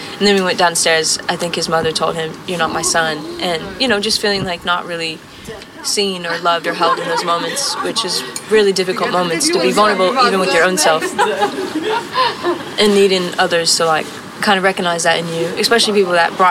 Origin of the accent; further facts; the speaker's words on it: Southern United States, United States; I grew up in the Bible Belt, so, and I still really love Jesus, you know. And I'm really devoted to different aspects of Buddhism